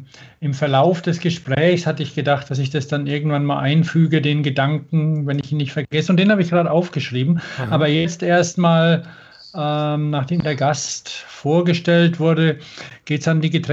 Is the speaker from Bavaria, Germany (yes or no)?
yes; Bavaria, Germany; now in Stuttgart, Germany; jetzt hat bei uns in Stuttgart, was ja Bierdiaspora ist, für Franken, wo wir ja geboren und aufgewachsen sind